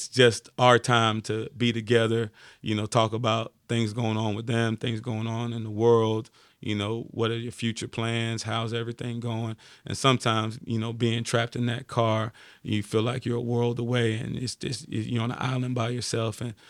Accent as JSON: {"language": "English", "region": "New York", "country": "United States", "tie": "born or raised there", "said": "As growing up in New York, that was, one of the better shows just because it was comedy, but had some real life, you know, events in it too."}